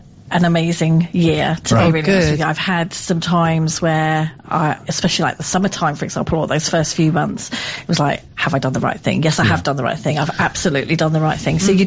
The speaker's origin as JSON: {"language": "English", "town": "Dover", "region": "South East England", "country": "United Kingdom", "tie": "born or raised there", "said": "I've always lived in Kent and currently living in Sittingbourne, but I grew up in Dover."}